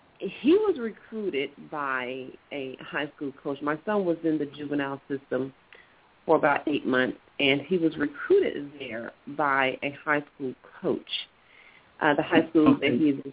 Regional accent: Dallas, Texas, United States; I am from Dallas, Texas

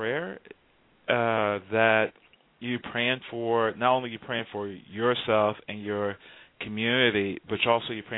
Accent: Houston, Texas, United States; I just remember growing up in Houston and Lakewood, oh, that's pretty.

